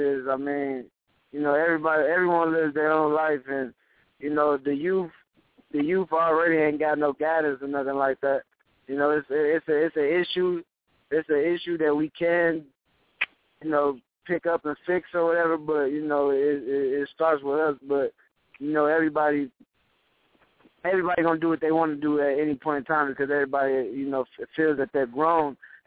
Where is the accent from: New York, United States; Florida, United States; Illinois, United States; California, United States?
Illinois, United States; Chicago; And I'm from Chicago, too.